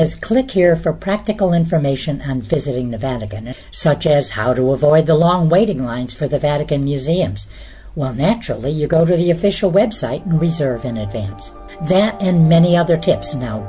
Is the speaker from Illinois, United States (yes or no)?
yes; Illinois, United States; I'm from Illinois myself, not far away.